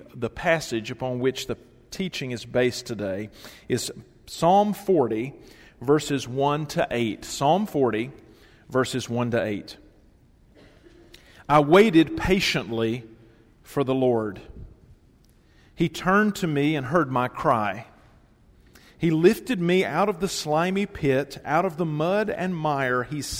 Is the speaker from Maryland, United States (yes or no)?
no; Tennessee, United States; the church that I grew up in Middle Tennessee